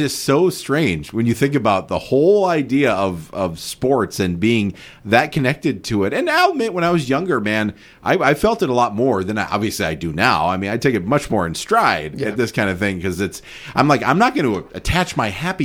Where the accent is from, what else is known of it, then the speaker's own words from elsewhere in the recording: Minnesota, United States; You know, I grew up in Minnesota, people would be disappointed